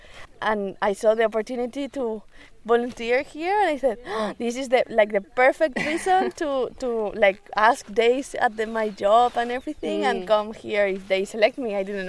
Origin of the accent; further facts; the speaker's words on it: Spain; now in Chile; I'm from Spain. Oh. And I live in Chile now for 2 years and a half.